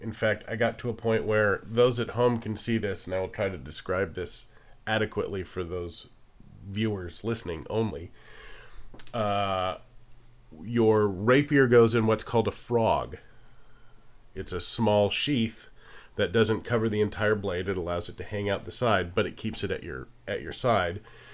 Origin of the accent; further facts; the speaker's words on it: Canada; I'm Canadian.